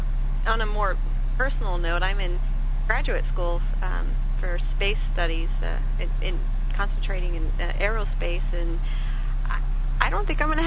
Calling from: Oregon, United States; I'm calling from Oregon.

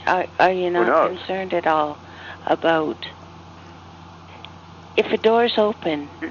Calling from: Ontario, Canada; I'm from Ontario, Canada.

